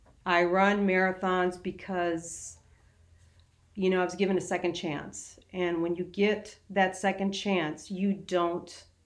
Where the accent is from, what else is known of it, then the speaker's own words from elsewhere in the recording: Fargo, North Dakota, United States; also born or lived in Moorhead, Minnesota; growing up in the Fargo, Moorhead, Minnesota, Fargo, North Dakota area, Duluth was always for whatever reason, it was a place people wanted to go.